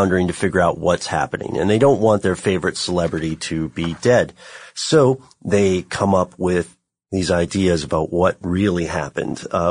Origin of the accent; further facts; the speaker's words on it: Tennessee, United States; born there; Now, you know, I was born in Tennessee. My family's from the hinterlands of the Appalachia.